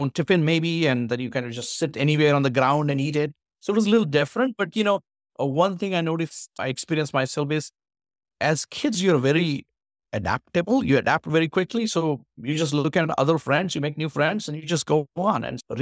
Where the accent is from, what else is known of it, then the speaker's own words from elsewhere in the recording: Hyderabad, Telangana, India; first language Marathi; English is a second language; my father was of the opinion, Marathi is my mother tongue, even though I was born in Hyderabad.